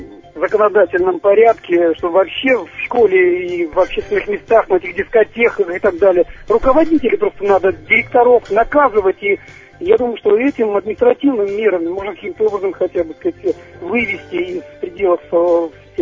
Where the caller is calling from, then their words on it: Moscow, Russia; Я пребываю здесь, в Краснодарском крае, но я из Москвы.